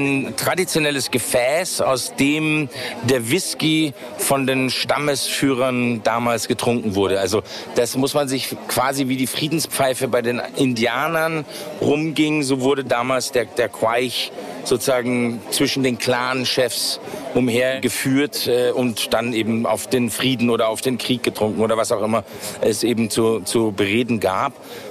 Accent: Munich, Bavaria, Germany; born there; Ja, tatsächlich habe ich schottisch-irische Verwandtschaft und schottisch-irisches Blut. Und bin ein gebürtiger Münchner

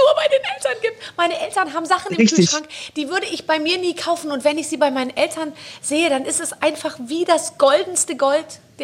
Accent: Bavaria, Germany; Ich bin im Vorort von München groß geworden, also so S-Bahn-Bereich, und wir waren voll auf München bezogen. Also ich war auch in München in der Schule

